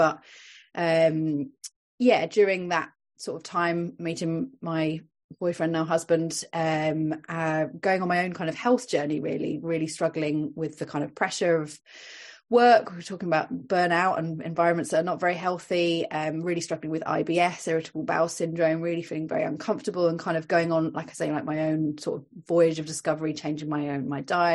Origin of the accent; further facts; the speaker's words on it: United Kingdom; moved away as an adult; now in Dublin, Ireland; so gave up trying to get him to come to the UK and came to live here, and very, very happy and have no intention of going back to the UK anymore.